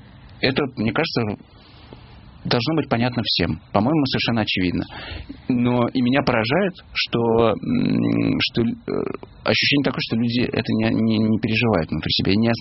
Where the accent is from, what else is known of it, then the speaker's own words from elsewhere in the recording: Moscow, Russia; я, честно говоря, не как журналист, а как москвич, осознать этого не могу.